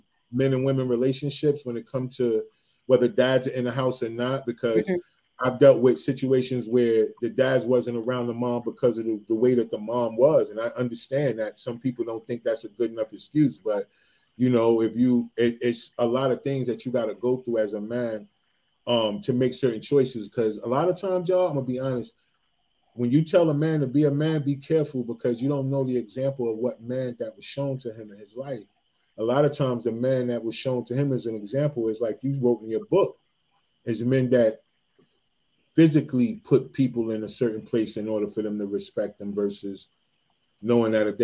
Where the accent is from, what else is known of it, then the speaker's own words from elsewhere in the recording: New Jersey, United States; I'm from Jersey.